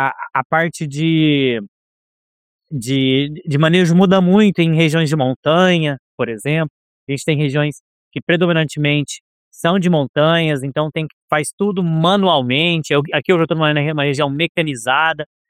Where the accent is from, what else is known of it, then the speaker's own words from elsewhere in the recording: Ribeirão Corrente, São Paulo, Brazil; eu sou aqui de Ribeirão Corrente, nasci aqui. Ribeirão Corrente, para quem não conhece, Ribeirão Corrente é uma cidade muito pequena, mas ela fica do lado de Franca, bem do lado mesmo, a 20 quilômetros de Franca